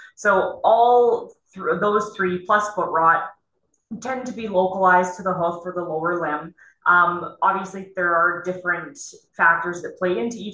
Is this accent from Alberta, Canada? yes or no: yes; Alberta, Canada; I'm from Western Canada, more specifically Alberta